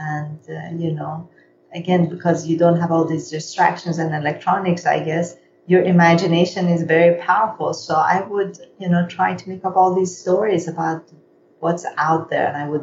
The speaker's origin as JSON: {"language": "English", "country": "Iran", "tie": "born or raised there", "said": "I was born in Iran and grew up in Iran."}